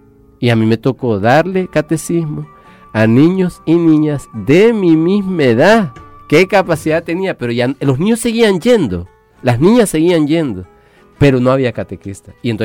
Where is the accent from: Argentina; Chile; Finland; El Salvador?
El Salvador; Santa Tecla, La Libertad; de donde soy yo, de la Colonia Las Delicias, en Santa Tecla.